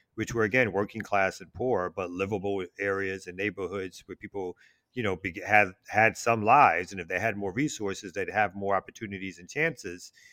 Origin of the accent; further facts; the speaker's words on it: Brooklyn, New York, United States; Well, I mean, my journey is one of being born and raised in Brooklyn.